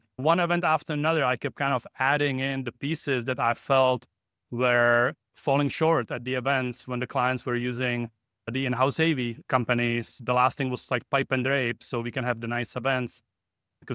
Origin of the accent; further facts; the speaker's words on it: Czechia; moved away as an adult; now in United States; I came here from the Czech Republic in 1997